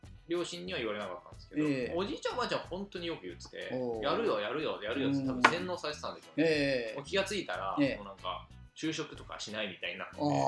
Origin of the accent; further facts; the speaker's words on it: Kamata, Tokyo, Japan; でまあ、向こうで僕はその蒲田で生まれ育って